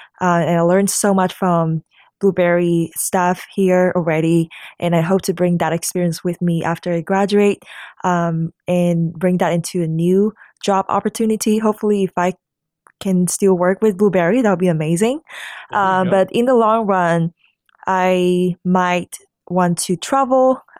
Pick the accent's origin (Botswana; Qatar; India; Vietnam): Vietnam; Hanoi; now in Cincinnati, United States; yes, correct. That's my hometown, Hanoi, Vietnam.